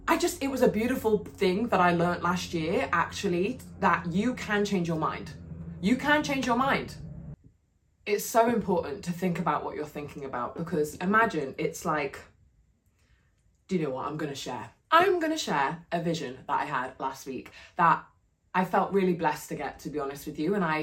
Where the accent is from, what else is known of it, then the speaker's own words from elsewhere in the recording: England, United Kingdom; So I'm Northern English, and I actually am a bit Norwegian too. Fun fact for you.